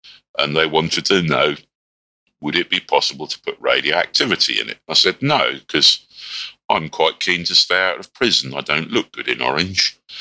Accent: Kenya; born there; also born or lived in United Kingdom; And I was born in Kenya. Then we went back to the UK when I was about the age of one, and then went back to Kenya when I was about the age of eight.

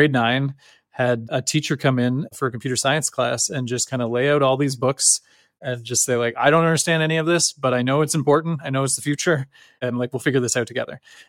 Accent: Lindsay, Ontario, Canada; I grew up in Lindsay, Ontario, which is a small town, about an hour 10, hour 20 out of Toronto. If traffic's bad, it's like closer to 2.5 hours.

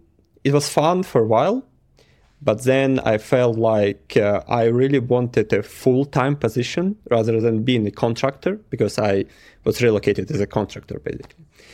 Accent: Belarus; first language Russian; English is a second language; moved away; because before in Belarus, like my first language is Russian. So I had to change the language, had to change the work environment, had to change the country.

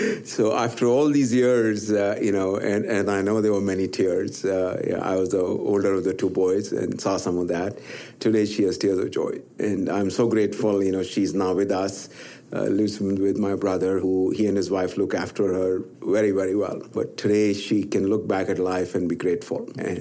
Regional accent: India; I grew up in India, and we didn't have much

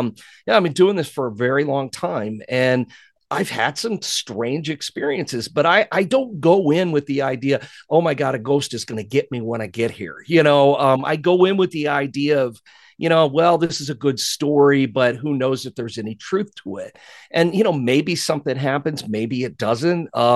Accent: Decatur, Illinois, United States; these were stories about the town where I grew up in Decatur, Illinois, in the middle of the state.

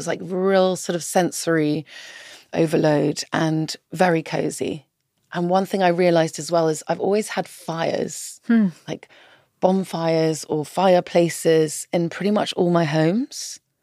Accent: South East England, United Kingdom; I grew up in the New Forest, you know, I grew up in nature. So it was sort of coming back home to what I knew as a child.

